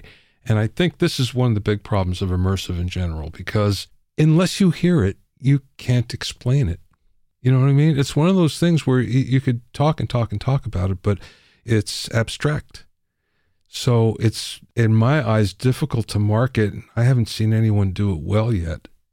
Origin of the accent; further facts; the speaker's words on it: Los Angeles, California, United States; Oh, I'm from Los Angeles.